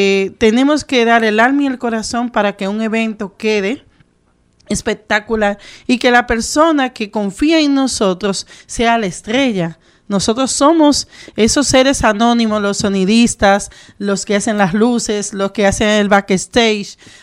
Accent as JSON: {"language": "Spanish", "region": "Santo Domingo", "country": "Dominican Republic", "moved": "as an adult", "lives_now": "Madrid, Spain", "said": "salí de Santo Domingo, llegué a Madrid por amor, porque me fui"}